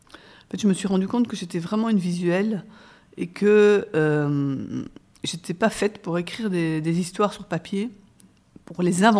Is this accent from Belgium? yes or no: yes; Leuven, Flemish Brabant, Belgium; born there; also born or lived in Congo; Je suis née en Belgique, à Leuven. Je suis l'aînée d'une famille de 6 enfants, avec des parents qui étaient tous les deux professeurs d'université.